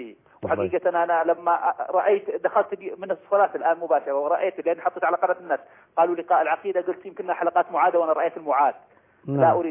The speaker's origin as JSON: {"language": "Arabic", "country": "Saudi Arabia", "said": "عندنا في السعودية"}